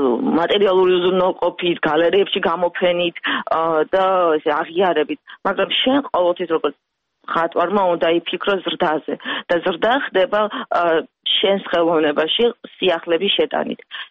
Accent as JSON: {"language": "Georgian", "town": "Gagra", "region": "Abkhazia", "country": "Georgia", "tie": "born there"}